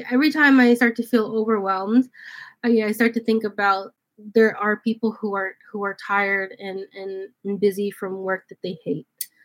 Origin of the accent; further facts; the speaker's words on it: Brooklyn, New York, United States; And I'm from Brooklyn, and we did a lot of work here.